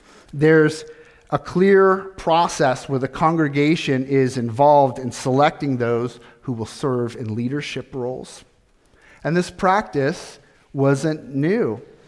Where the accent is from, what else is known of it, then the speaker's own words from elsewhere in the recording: California, United States; I grew up in Southern California. One thing that's very unique about that area of the country is that there are a lot of theme parks.